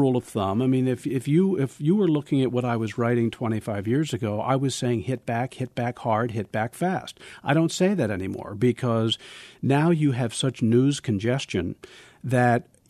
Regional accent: New Jersey, United States; I learned the term as a kid growing up in South Jersey.

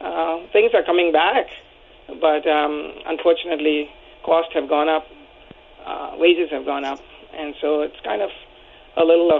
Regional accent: India; I'm originally from India, and so I actually offer Indian cuisine as well

